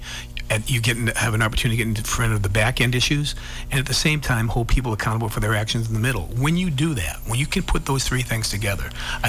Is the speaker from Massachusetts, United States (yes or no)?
yes; West Bridgewater, Massachusetts, United States; also born or lived in Brockton; I'm a Plymouth County guy. I was born in Brockton. I grew up in West Bridgewater, a little town right next to Brockton.